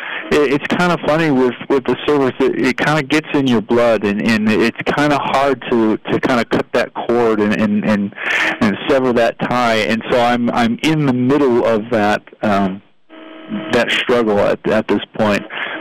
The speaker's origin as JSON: {"language": "English", "town": "Lansing", "region": "Illinois", "country": "United States", "tie": "born or raised there", "also_born_or_lived": "Hammond, Indiana", "said": "I was born in Hammond, Indiana, and I was raised in Lansing, Illinois. My family is from the south side of Chicago, and so I was born in Indiana, and I was raised in Illinois"}